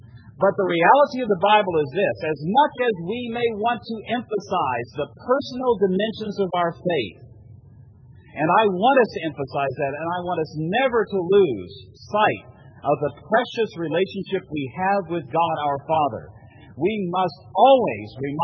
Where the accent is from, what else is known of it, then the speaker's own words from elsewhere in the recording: Virginia, United States; I come from Virginia. The Virginia state flag is an amazing flag, let me tell you.